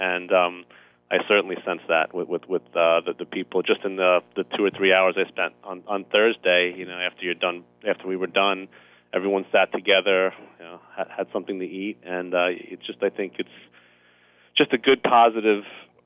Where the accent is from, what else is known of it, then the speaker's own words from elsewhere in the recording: Huntington, New York, United States; And I grew up in Huntington area and playing Crab Meadow Golf Course.